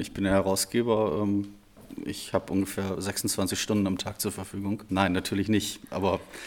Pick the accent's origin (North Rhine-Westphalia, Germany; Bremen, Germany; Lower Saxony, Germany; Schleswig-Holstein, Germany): Lower Saxony, Germany; Osnabrück; Das ist meine Heimatstadt